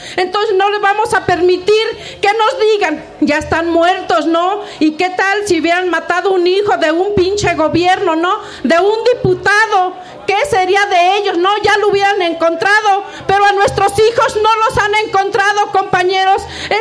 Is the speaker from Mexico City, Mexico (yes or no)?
no; Hidalgo, Mexico; porque yo soy de Hidalgo, déjenme decirles